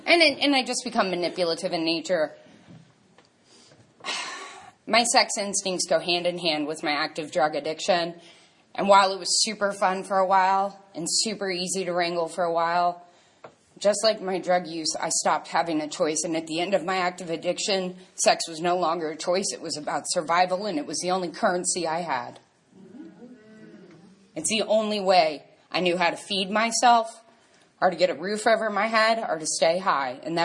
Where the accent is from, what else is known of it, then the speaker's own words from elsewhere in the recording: New Orleans, Louisiana, United States; I'm from New Orleans, Louisiana. My home group is the DAA group of New Orleans.